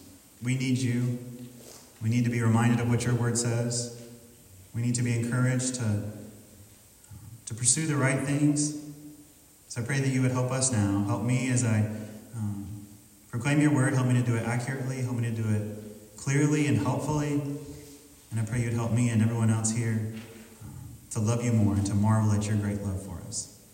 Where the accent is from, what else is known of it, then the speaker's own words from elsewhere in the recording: North Carolina, United States; As you heard from my introduction, I'm from North Carolina.